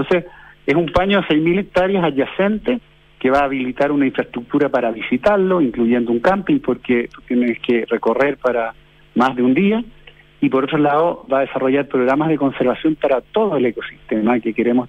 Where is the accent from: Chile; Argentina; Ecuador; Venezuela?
Chile; como chilenos y chilenas, conozcamos nuestros lugares